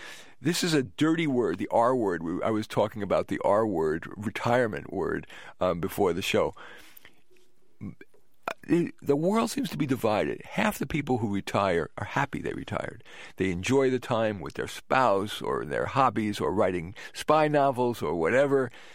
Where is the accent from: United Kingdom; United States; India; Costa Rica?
India; I'm from India originally.